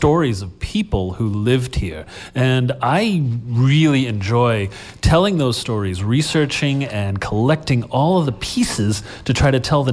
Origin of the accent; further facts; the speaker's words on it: Pembroke, Massachusetts, United States; also born or lived in Hanover; now in Norwell, United States; my family moved out of Boston in 1961 and lived here in Hanover for about 10 years. I grew up in Pembroke, and now I live in Norwell, so I don't go very far.